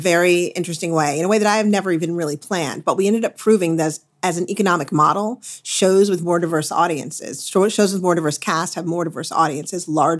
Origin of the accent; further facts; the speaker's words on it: Midwest, United States; I had never been in love with living on the West Coast. I'm a Midwesterner at heart, and I'd gone to college in New England, and I always thought I would end up in New England.